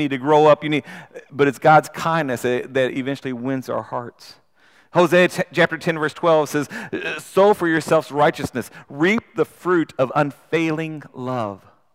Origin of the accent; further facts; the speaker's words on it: United States; Because ultimately, I'm a Christian before I'm an American.